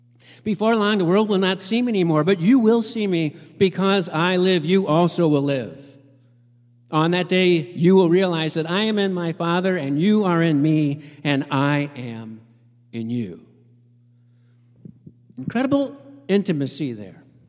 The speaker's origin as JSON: {"language": "English", "town": "Longmeadow", "region": "Massachusetts", "country": "United States", "tie": "born or raised there", "said": "I grew up down in Long Meadow, and two doors down from me, we had an older man."}